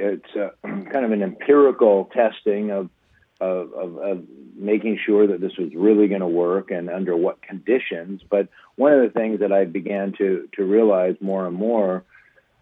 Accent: California, United States; And, of course, growing up in Southern California, we're acutely aware of how little water we actually get here.

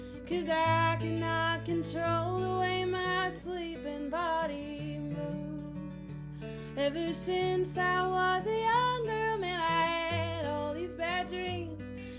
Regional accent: Shepherdstown, West Virginia, United States; I grew up in Shepherdstown, West Virginia, which is the same place where my mom grew up, one town over from where my dad grew up

